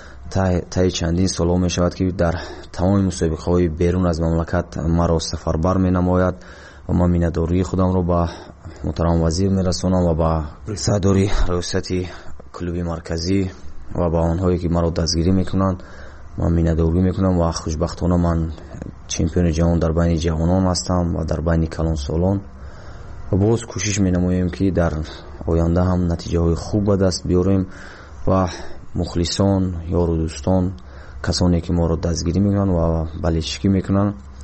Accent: Vanj, Gorno-Badakhshan, Tajikistan; من 1 ژانویه سال 1993 در ناحیه ونج ولایت مقتدری کوهستان بدخشان در جماعت دیهاتی محمد لابلویف به دنیا آمدم

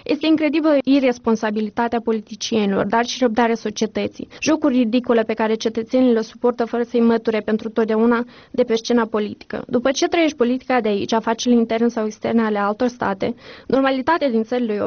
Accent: Chișinău, Moldova; moved away; În cei aproape 6 ani de când am plecat din Chișinău, scurtele vacanțe acasă au fost un fel de sărbătoare.

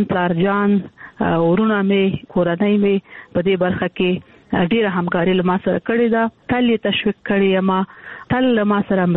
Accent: Kandahar, Afghanistan; also born or lived in Kabul; زه د کندهار یم، د کندهار د غونیا لالیسې کې مې زده کړې وکړې او کابل پوهنتون ته ولاړم په لیلیه کې ژوند کاوه او پوهنتون مې خلاص کړ.

